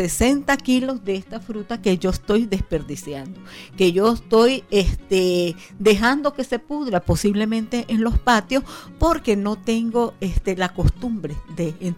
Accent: Nicaragua; nuestros retos ahora como como nicaragüenses

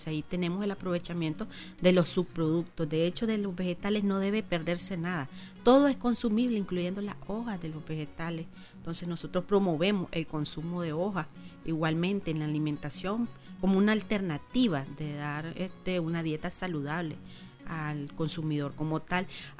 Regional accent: Nicaragua; Como nicaragüenses no nos puede faltar el tomate

